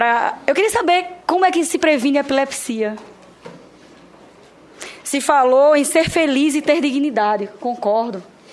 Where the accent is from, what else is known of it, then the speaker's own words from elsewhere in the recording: Paraíba, Brazil; eu sou da Paraíba, do Nordeste, desse grande Brasil. Sou mãe de Vitor.